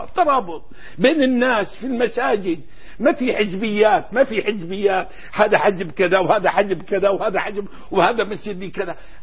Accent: Syria; باعتباري شامي

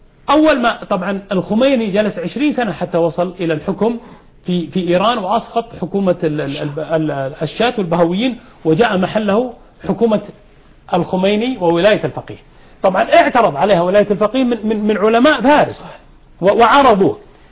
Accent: Saudi Arabia; أنت سعودي وأنا سعودي

